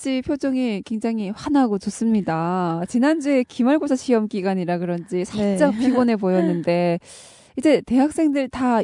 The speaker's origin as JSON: {"language": "Korean", "country": "North Korea", "lives_now": "South Korea"}